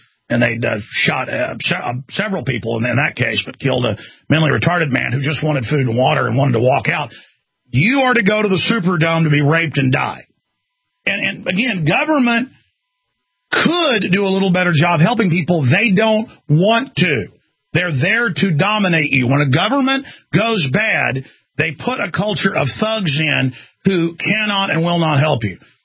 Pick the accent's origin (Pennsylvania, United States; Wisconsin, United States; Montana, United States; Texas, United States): Texas, United States; Dallas; I did not really ever see any type of racial stuff growing up in Dallas, Texas.